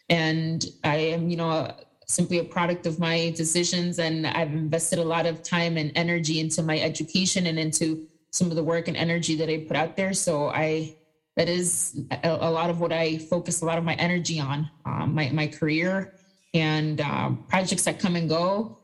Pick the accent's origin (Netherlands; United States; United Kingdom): United States; New York City, New York; born there; I am a first-generation Latina. My family immigrated to the United States. I'm actually born in the city of New York.